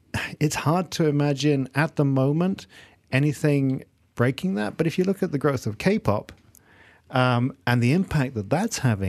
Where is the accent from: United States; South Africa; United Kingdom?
United Kingdom; England; I grew up in England